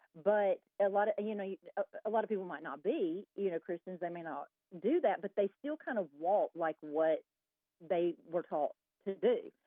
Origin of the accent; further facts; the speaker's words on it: Montgomery, Alabama, United States; You know, I'm from Montgomery, Alabama, and we moved to Birmingham for my husband to go to dental school.